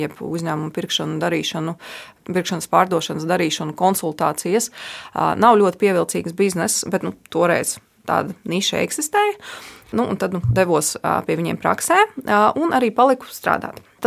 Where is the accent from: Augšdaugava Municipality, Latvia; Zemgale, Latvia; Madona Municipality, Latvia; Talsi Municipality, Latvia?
Zemgale, Latvia; Jelgava; Es vispār esmu meitene no Jelgavas, no ļoti, ļoti tādas vienkāršas pieticīgas ģimenes, mācījos parastā skolā